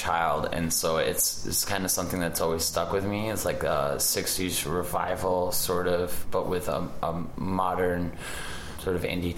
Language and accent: English; Scotland, United Kingdom; moved away; I grew up in Scotland. I moved here in 94, but when I grew up in Scotland, it was during the Britpop wave out of Manchester